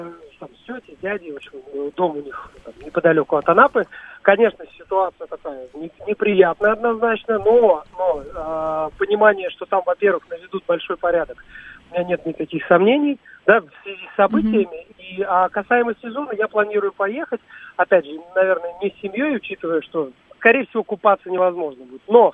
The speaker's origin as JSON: {"language": "Russian", "region": "Dushanbe", "country": "Tajikistan", "tie": "born or raised there", "said": "Я из Душанбе родом."}